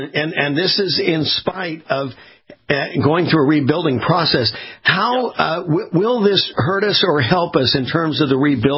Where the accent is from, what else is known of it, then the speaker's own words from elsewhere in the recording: Texas, United States; That's not who we are. We're more Texan than we are Charlottesville and these lunatics